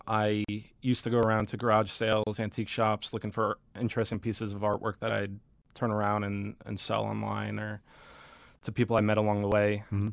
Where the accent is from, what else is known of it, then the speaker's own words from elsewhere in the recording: New Jersey, United States; So I ended up working at a wine store out in New Jersey near my hometown.